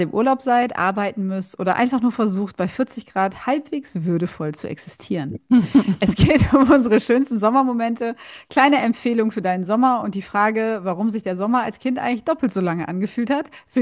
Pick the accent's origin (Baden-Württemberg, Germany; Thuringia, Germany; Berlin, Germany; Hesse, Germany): Berlin, Germany; als Berlinerin ist der Winter ja schon hoher Preis, den man zahlt, ne?